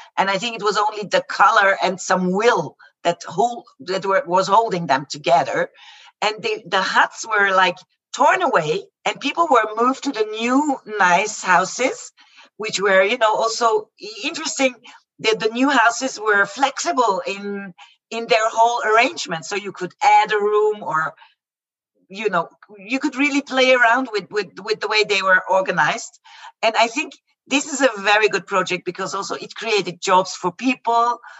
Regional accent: Vienna, Austria; this is the capital that is closest to my hometown, to Vienna.

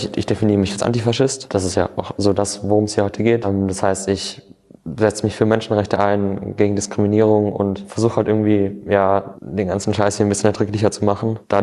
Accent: Rhineland-Palatinate, Germany; bin 19 Jahre alt und kommen wir so ungefähr aus Rheinland-Pfalz.

